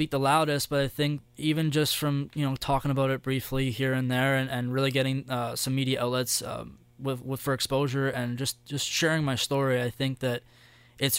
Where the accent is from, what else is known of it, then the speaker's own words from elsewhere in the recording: Essex, Ontario, Canada; my hometown of Essex.